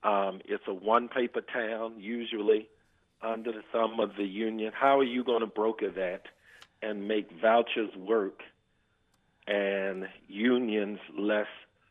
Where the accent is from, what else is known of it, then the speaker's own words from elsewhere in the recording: Baltimore, Maryland, United States; I'm born and raised in Baltimore, still have family in Baltimore.